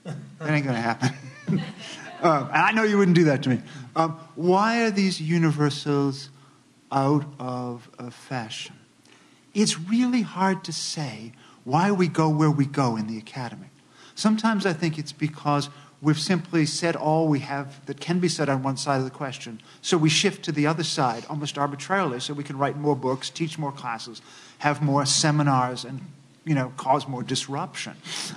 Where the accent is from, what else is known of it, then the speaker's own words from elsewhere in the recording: United States; I am an American, Europeanly trained scholar, and so I take the best that my tradition has